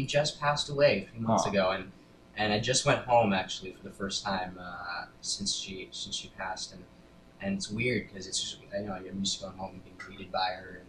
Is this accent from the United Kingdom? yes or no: no; Connecticut, United States; also born or lived in Kibbutz Yahel, Israel; I'm Israeli. I was born in Israel. I lived on Kibbutz Yahel, which is all the way down south, and was lived there until I was 1.5, and then my family moved to Connecticut.